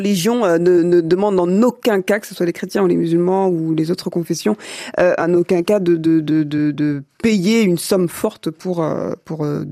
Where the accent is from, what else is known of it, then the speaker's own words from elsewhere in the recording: Senegal; Chez nous, au Sénégal, on dit mouigne.